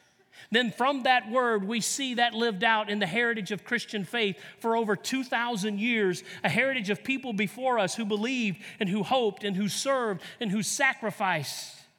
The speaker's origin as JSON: {"language": "English", "region": "the South", "country": "United States", "tie": "born or raised there", "said": "I was raised in the South, as I've said speaking here before, and we're taught to treat women with respect"}